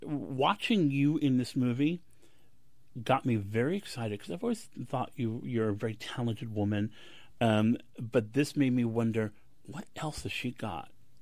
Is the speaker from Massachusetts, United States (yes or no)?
no; Bronx, New York, United States; You know, I was raised in the Bronx and raised on, you know, WABC and pure gum, you know, bubblegum pop.